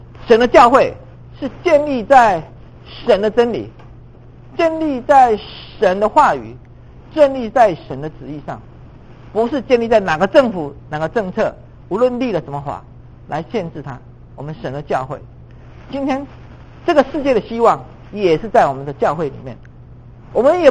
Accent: Taiwan; 但是呢，我从台湾来的，在台湾的选举也是一样

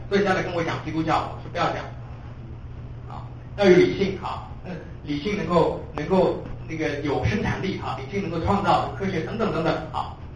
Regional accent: China; 我们从中国来

